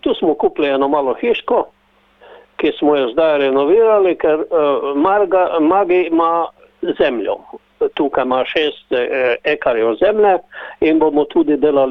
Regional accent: Maribor, Drava, Slovenia; jaz sem prav iz Maribora. Centralno področje Štajerske.

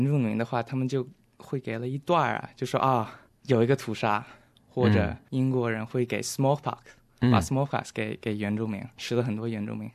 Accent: Sydney, New South Wales, Australia; Chinese is a second language; 父母是重庆人，他们1987年就移民来澳洲，然后我是91年出生的，一直在悉尼长大，在这边也上了大学啊。上了大学以后就去了中国，在北京待了2年，因为我觉得在这边长大没有什么机会可以讲中文

